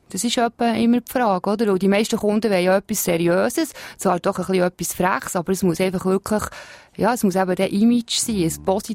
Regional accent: Bern, Switzerland; weil ich bin eine Bernerin.

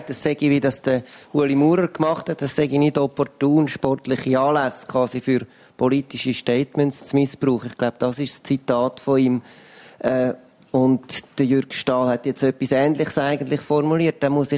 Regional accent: Switzerland; wenn ich als Schweizer, wo es unsere Mannschaft leider gar nicht geschafft hat

